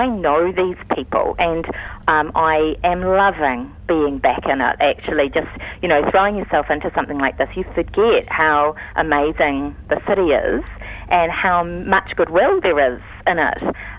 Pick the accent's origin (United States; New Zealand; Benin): New Zealand; Ponsonby, Auckland; when I grew up in Ponsonby, it was very multicultural, actually quite poor. My school was 98% Polynesian.